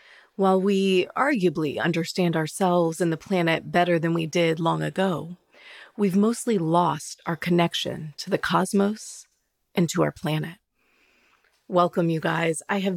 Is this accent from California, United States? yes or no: no; Georgia, United States; Yeah, so that's my hometown.